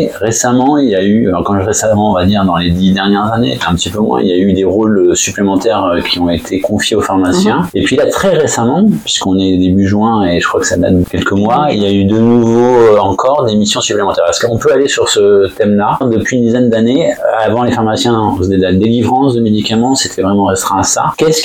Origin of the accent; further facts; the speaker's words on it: Paris, Île-de-France, France; en tant que bon parisien et n'ayant jamais connu un officinal dormant dans sa pharmacie.